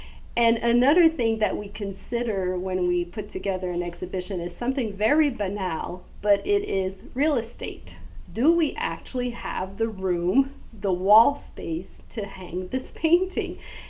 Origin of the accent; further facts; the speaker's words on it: Canada; because I'm Canadian and so I use